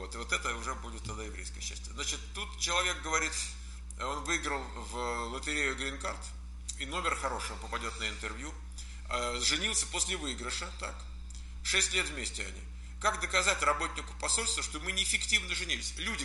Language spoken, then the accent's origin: Russian; Ukraine; now in San Jose, United States; мы говорим, с Украины, но живем в Сан-Хосе.